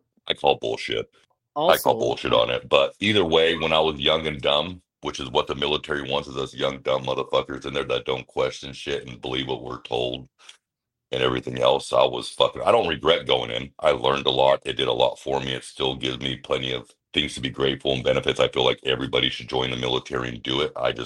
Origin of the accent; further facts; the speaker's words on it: United States; Trust me, I'm an American pride as it fucking gets. I love my fucking country